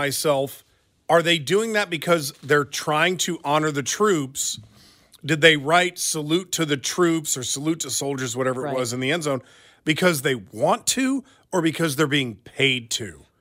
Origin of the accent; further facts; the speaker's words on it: United States; I'm an American.